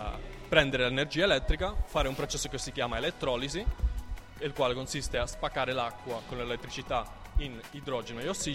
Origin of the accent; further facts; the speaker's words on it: Barcelona, Catalonia, Spain; Italian is a second language; now in Italy; vengo da Barcellona.